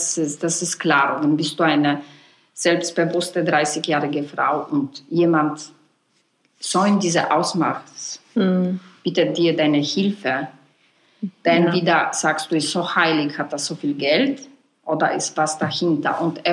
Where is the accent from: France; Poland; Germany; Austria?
Poland; Warsaw, Masovian Voivodeship; born or raised there; German is a second language